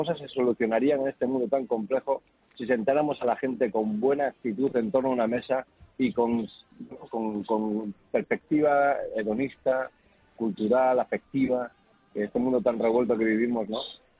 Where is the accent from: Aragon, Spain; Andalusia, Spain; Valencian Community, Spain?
Valencian Community, Spain; Dénia; El presidente del Levante es de Denia, de mi pueblo, donde tengo un restaurante con 3 estrellas.